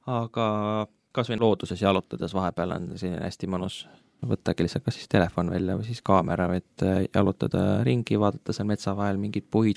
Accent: Tartu, Tartu County, Estonia; now in Tallinn, Estonia; Ma olen 28 , pärit Tartust , nüüd elan Tallinnas juba viimased 5-6 aastat . ma olen endine 3D koguduse liige , aga enam ei ole . nüüd äsja sain ametlikult siis Nõmme baptisti koguduse liikmeks .

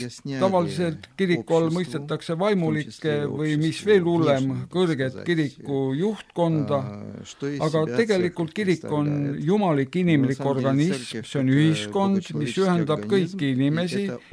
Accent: Chișinău, Moldova; moved away as an adult; now in Estonia; Ma olen pärit Kissinjovist. See on Moldavias, eks ole? Jah, ma tulin siia 1980. aastal, et astuda tookordsesse Eesti kunstiinstituuti.

